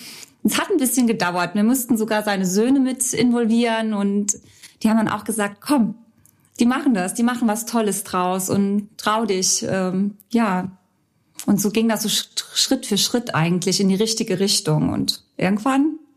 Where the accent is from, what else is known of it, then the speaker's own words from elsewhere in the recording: Rhineland-Palatinate, Germany; Ich komme eigentlich aus der Nähe von Kaiserslautern